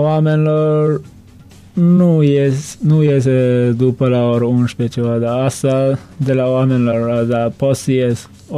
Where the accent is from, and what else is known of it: Turkmenistan; Romanian is a second language